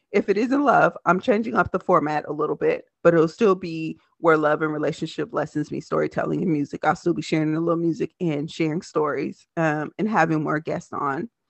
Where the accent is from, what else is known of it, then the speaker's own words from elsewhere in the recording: Selma, Alabama, United States; now in Minneapolis, United States; I have been between Alabama and Minnesota my entire life. I'm actually from Selma, Alabama, and I actually live in Minneapolis, Minnesota.